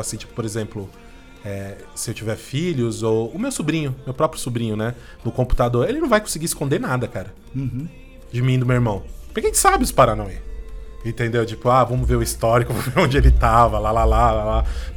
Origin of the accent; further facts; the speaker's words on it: Campos do Jordão, São Paulo, Brazil; Campos do Jordão.